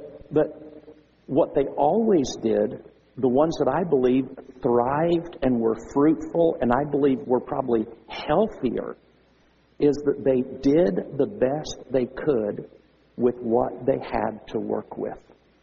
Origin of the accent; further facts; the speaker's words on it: United States; I mean, I'm an American. I bleed red, white, and blue. I love our country, you know, all that.